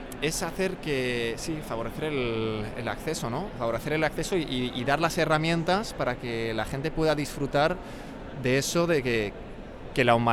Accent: Pamplona, Navarre, Spain; Yo soy de Pamplona, ¿eh?

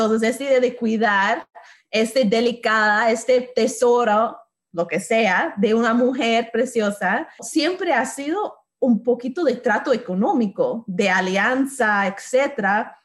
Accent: United States; porque yo vengo de los Estados Unidos, entonces un dólar americano vale mucho más que un peso por allá

